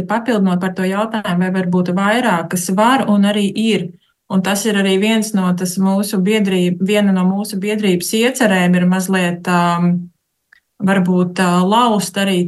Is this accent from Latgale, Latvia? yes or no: no; Limbaži, Limbaži Municipality, Latvia; accent: Livonian dialect; Es pati esmu no Limbažiem, es cenšos izrunāt galotnes.